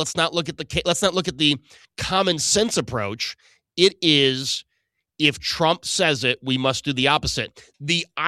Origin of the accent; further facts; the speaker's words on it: New York, United States; Again, I will go to my home state of New York.